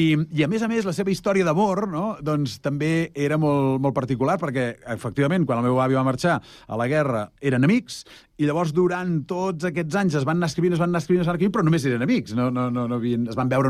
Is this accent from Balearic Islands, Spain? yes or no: no; Terrassa, Catalonia, Spain; jo, a veure, sempre m'he declarat terrassenquista, perquè no només sóc terrassenc, sinó que sóc activista de Terrassa.